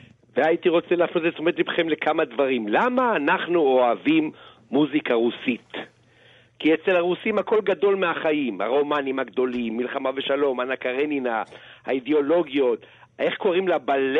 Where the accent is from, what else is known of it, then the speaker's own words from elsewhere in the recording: Holon, Tel Aviv District, Israel; אולי זה לא הגיע לנתניה, אבל אצלנו בחולון שרו את זה